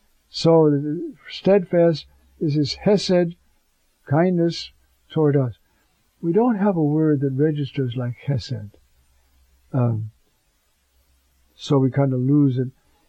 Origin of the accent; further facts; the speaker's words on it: Ireland; I'm Irish. I'm not Jewish. And yet I'm a priest.